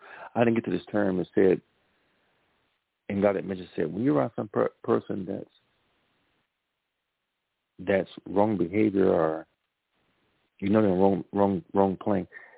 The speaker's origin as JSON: {"language": "English", "region": "Louisiana", "country": "United States", "said": "I'm from Louisiana, so we love seasoned salt on the sashers, you know."}